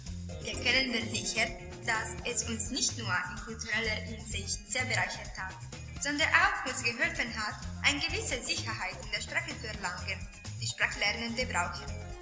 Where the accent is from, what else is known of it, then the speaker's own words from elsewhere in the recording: Italy; German is a second language; meine Aussprache zu trainieren, da es als Italienerin sehr schwierig ist, einige Wörter auszusprechen.